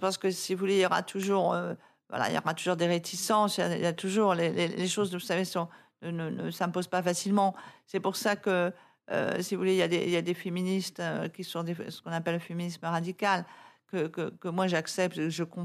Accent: France; Enfin, là, je parle surtout en tant que Française.

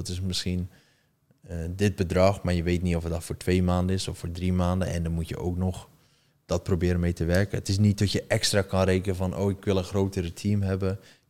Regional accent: Netherlands; Maar dat is niet wat ik denk als Nederlander dat ik aan Chinese Engels ga leren.

